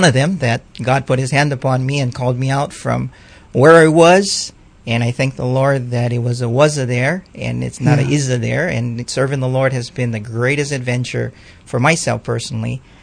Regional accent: Kalihi, Hawaii, United States; growing up in a family, I came from an Oriental family, and a lot of tradition there. And of course, growing up in Kalihi, you had a lot of temptation there

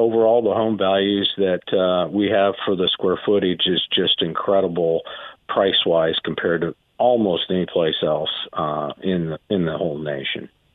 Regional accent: Kansas, United States; now in Missouri, United States; I was born in Missouri, but raised in Kansas, and now I finally live in Missouri. So kind of been back and forth on the border, crossing from Kansas to Missouri.

